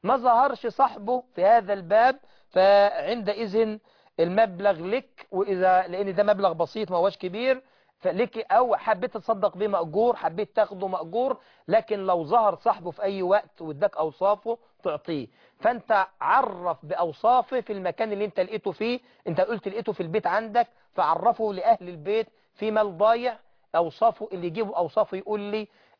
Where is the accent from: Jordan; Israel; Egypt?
Egypt; زي ما بنقول عندنا في مصر إيده والتراب التصق بالتراب من شدة الفقر